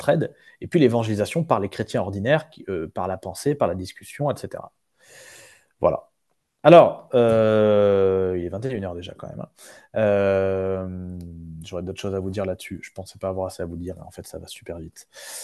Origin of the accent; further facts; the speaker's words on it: Nice, Provence-Alpes-Côte d'Azur, France; on le voit un peu chez moi en Provence, à Nice